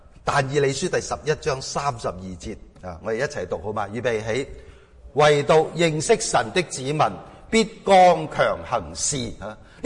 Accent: China; 我哋中国人好强调讲嘅智就智慧系嘛，仁系仁义或者仁爱，勇就勇气。

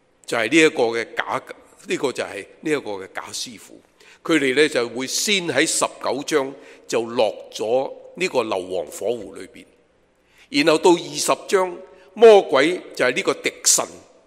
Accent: Guangdong, China; 所以我们广东人 很明白什么去到最后都是讲鬼

